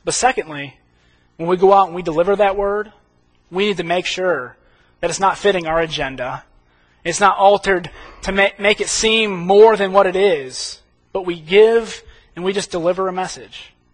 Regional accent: New York, United States; I grew up in New York. Hockey was everything up there.

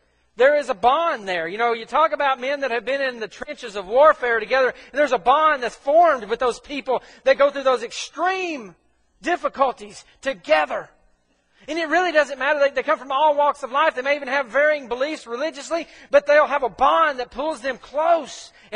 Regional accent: Corinth, Mississippi, United States; I grew up in Corinth, Mississippi. Crossroads for the two main railroads in the South.

